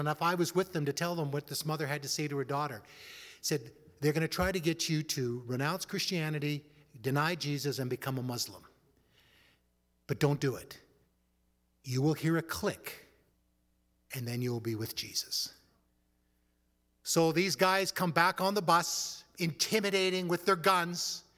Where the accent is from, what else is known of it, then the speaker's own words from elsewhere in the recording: Canada; my Canadian passport means nothing to them.